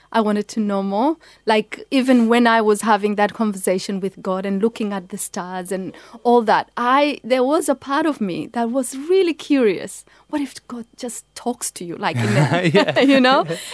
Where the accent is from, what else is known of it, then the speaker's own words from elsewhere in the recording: Kenya; as a young, you know, child growing up in Kenya. And I think when we grow up in nature, because I grew up in nature